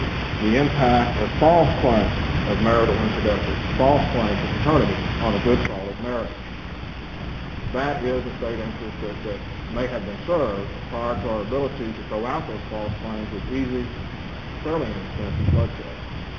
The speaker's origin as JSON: {"language": "English", "region": "Texas", "country": "United States", "said": "I'm proud as a Texan that we do have that in Texas."}